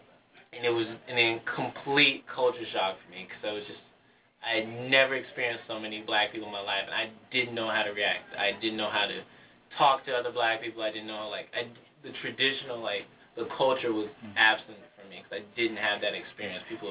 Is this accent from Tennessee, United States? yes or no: no; California, United States; I came from California, so I had perfect diction.